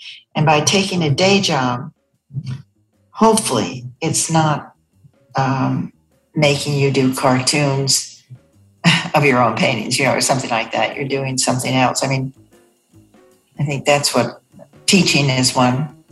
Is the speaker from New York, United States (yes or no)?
yes; New York, United States; I was born in New York. I grew up in Westchester, if that's called New York.